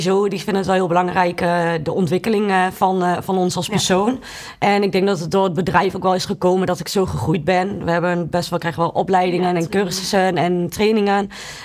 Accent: Veldhoven, North Brabant, Netherlands; ik ben 32 jaar. Ik kom uit Veldhoven

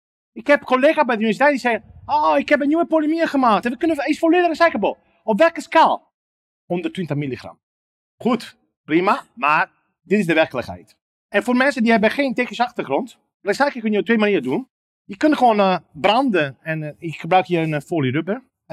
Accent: Italy; accent: Italian; Dutch is a second language; Ik ben geen Nederlander. Ik heb nog steeds Italiaans accent in mijn Nederland

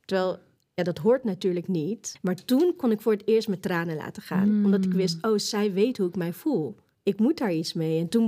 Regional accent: Vaassen, Gelderland, Netherlands; Ja, ik ben enig kind. Dus het was eigenlijk altijd mijn ouders en ik. En ik kom uit Vaassen. Daar ben ik ook geboren. En mijn ouders en ik zijn Molukkers. Mijn ouders zijn wel gewoon in Nederland geboren. En ik ben dus thuis geboren in Vaassen. En eigenlijk hebben we altijd daar gewoond.

